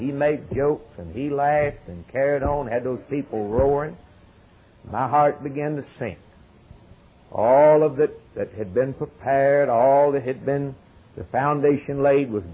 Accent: Kentucky, United States; We said we're from Kentucky and we're down there on vacation, just wanted to worship.

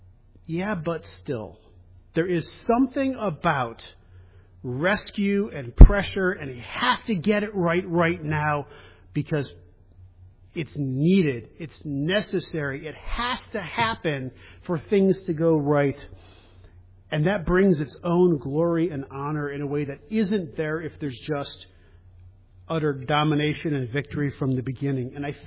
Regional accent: Cleveland, Ohio, United States; I'm from Cleveland. We pull defeat out of the jaws of victory.

